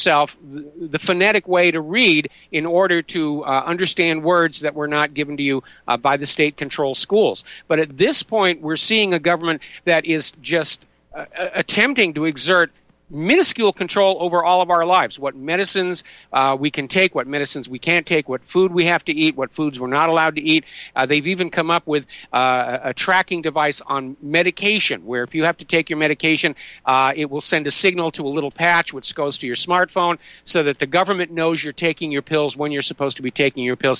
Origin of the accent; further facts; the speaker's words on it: New England, United States; also born or lived in Southern California; the awareness of history one has living and growing up in New England, because I certainly did. And I remember when my family moved to Southern California